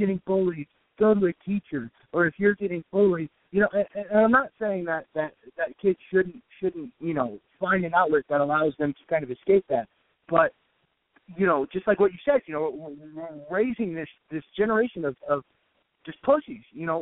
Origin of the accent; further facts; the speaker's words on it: Palmdale, California, United States; I grew up in Palmdale, California, and, you know, there was a lot of fights.